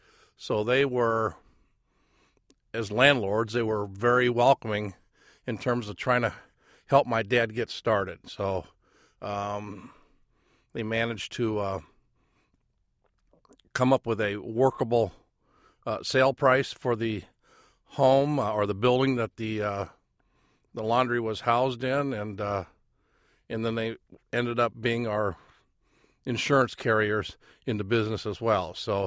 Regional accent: Champaign, Illinois, United States; first language Chinese; Well, at a very, very young age, I did not speak English until I went to kindergarten. So all I was aware of was Chinese culture. We operated the Chinese hand laundry, and it was just quite busy

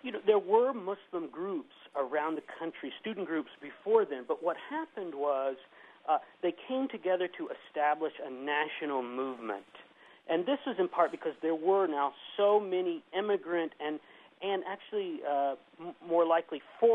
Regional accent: Mount Vernon, Illinois, United States; And I'm a Midwesterner. I'm from southern Illinois. I grew up in Mount Vernon, and it's great to be back close to home.

